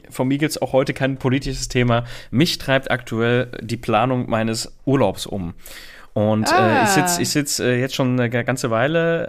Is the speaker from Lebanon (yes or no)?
no; Italy; now in Germany; du als Italiener selbst natürlich immer nur zu deiner Familie runterfährst.